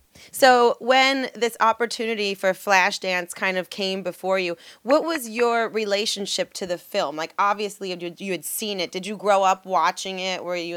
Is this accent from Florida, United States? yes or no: no; Trenton, New Jersey, United States; And I grew up in New Jersey. I grew up in Trenton.